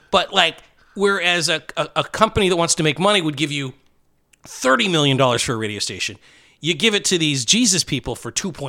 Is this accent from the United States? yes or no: yes; Chicago, Illinois, United States; there's the station I grew up in Chicago that I grew up, fell in love with radio, The Loop.